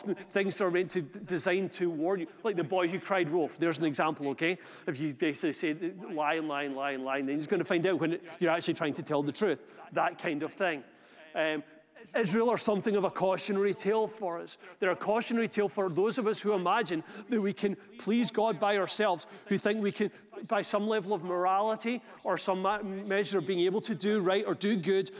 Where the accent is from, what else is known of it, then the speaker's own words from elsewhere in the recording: Scotland, United Kingdom; well, we come from Scotland, so Scotland is historically a Christian nation